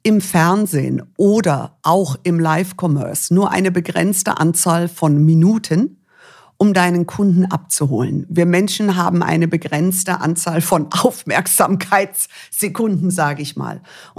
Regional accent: Munich, Bavaria, Germany; born there; nach München ausgewandert von Montana, Billings, Montana in the middle of nowhere und ich bin dann in München geboren.

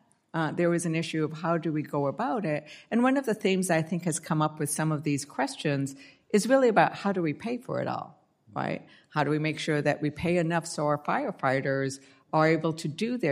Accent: New Mexico, United States; devastated my home state of New Mexico and lands I hold dear.

